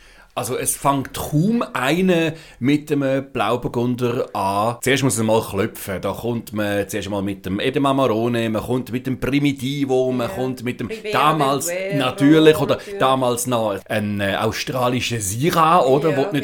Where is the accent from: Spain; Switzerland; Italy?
Switzerland; ich bin auch Schweizer